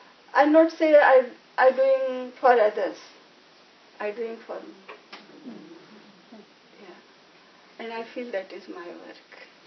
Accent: India; English is a second language; And I not feel I'm coming from India and from very low caste.

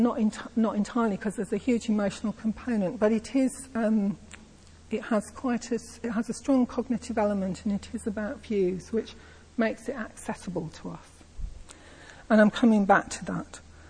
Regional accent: England, United Kingdom; There's the fact that I'm English, although actually for me it's very important that I'm a half Scot and quarter Irish

